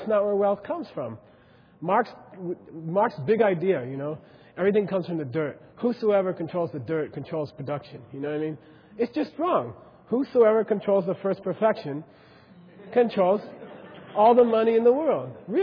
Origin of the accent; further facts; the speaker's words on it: Phoenix, Arizona, United States; In my, where I grew up in Phoenix, Arizona, it was called Running Numbers.